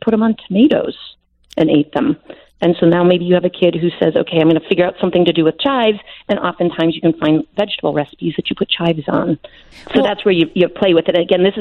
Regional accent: Wisconsin, United States; I grew up in Wisconsin and didn't like to eat quite a few vegetables when I was a kid.

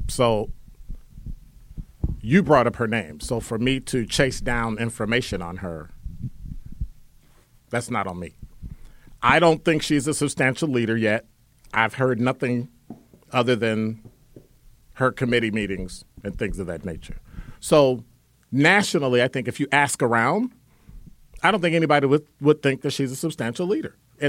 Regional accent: Chicago, Illinois, United States; Yes, I did, because I'm from Chicago, and I've done that.

